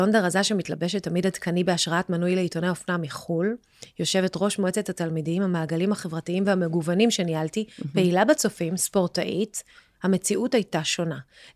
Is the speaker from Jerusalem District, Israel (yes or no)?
no; Tel Aviv, Tel Aviv District, Israel; אני תל אביבית וגדלתי בעירוני A.